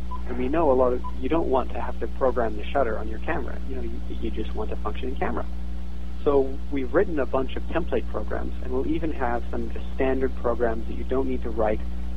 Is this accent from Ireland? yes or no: no; Canada; I think I was raised metric. I'm from Canada